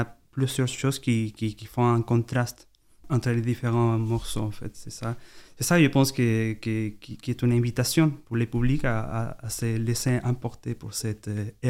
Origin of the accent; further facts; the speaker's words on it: Chile; now in France; Et moi je viens du Chili où j'ai commencé avec les musiques populaires